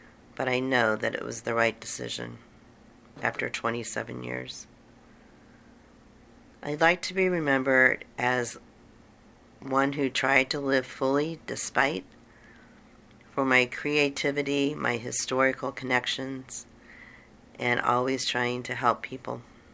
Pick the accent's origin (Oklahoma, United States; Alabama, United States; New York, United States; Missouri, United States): Missouri, United States; Independence; I was born at St. Joseph Hospital in Kansas City, Missouri, on Prospect and Linwood. I grew up in Independence, just like Harry Truman